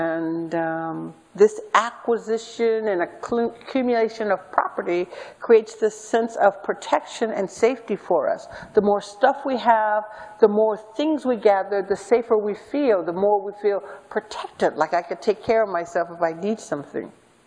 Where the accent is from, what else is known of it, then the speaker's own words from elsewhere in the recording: Seattle, Washington, United States; Because I grew up in the projects. I grew up in High Point in West Seattle. Before High Point looked very nice like it does now.